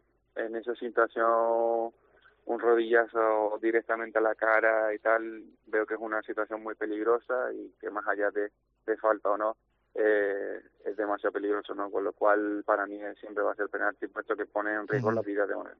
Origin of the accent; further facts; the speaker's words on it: Spain; al final como español pues siempre tira a tierra